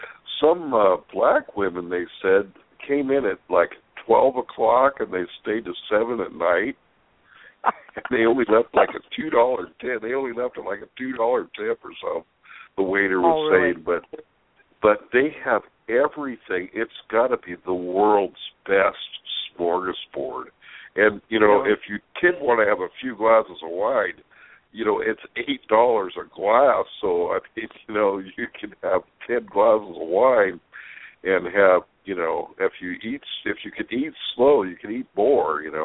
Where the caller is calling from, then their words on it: California, United States; from California.